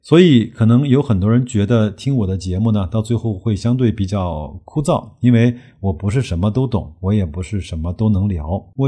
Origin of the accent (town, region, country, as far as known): China